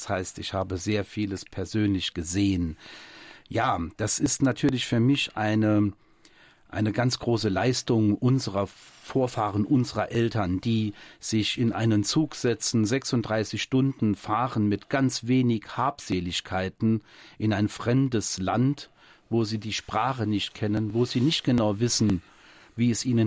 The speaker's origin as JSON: {"language": "German", "country": "Italy", "lives_now": "Germany", "said": "Das ist mein Temperament als Italiener. Lässt einen als Gastarbeiterkind niemals los."}